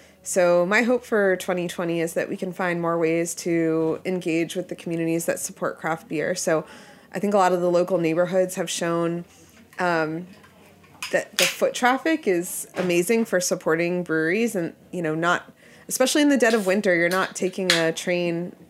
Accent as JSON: {"language": "English", "region": "Pennsylvania", "country": "United States", "tie": "born or raised there", "said": "I grew up in Pennsylvania, so the closest."}